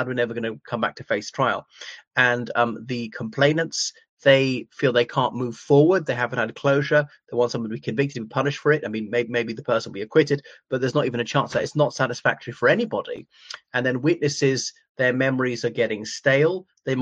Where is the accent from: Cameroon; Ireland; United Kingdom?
Ireland; from Ireland.